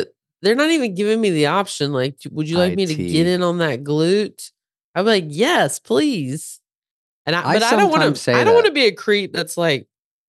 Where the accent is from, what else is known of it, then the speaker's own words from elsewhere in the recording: the South, United States; accent: Southern; now in Los Angeles, United States; I can't even get rid of my Southern accent. I've been in LA 21 years.